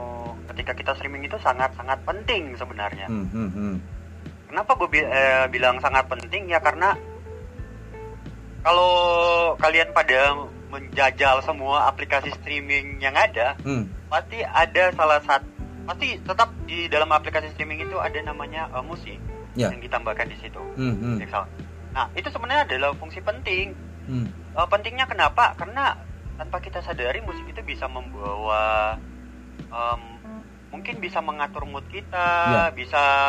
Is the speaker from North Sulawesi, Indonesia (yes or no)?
yes; Manado, North Sulawesi, Indonesia; Nah itu mungkin dari gue asli orang Manado.